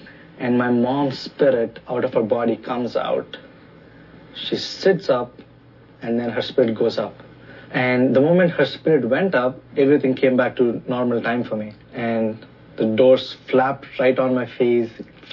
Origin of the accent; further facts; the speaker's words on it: Visakhapatnam, Andhra Pradesh, India; English is a second language; I'm from India, from a city called Vishakhapatnam.